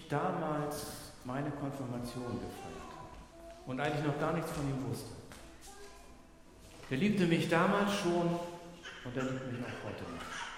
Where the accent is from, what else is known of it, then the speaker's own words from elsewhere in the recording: Hamburg, Germany; Der wohnt in Hamburg im Osten von Hamburg in Bergedorf, und dann habe ich gedacht, ich fahre noch mal darum, wo ich aufgewachsen bin. Und dann bin ich zu der Ladenstraße gefahren. Das war ein riesiges Wohngebiet, 69 gebaut, viele Hochhäuser, dreistöckige Häuser